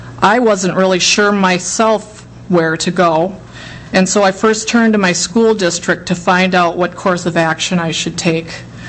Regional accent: Edina, Minnesota, United States; I'm from Edina

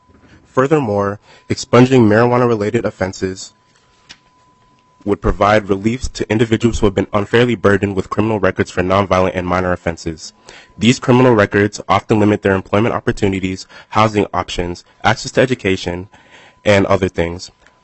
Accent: Blaine, Minnesota, United States; I am from Blaine, Minnesota, and I'm nothing but a concerned citizen.

